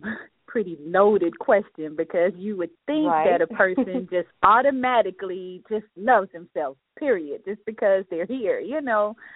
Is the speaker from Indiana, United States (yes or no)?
no; Detroit, Michigan, United States; born there; I was born in Detroit, in east side of Detroit, in the projects, you know, and living in poverty does not really promote a lot of self-love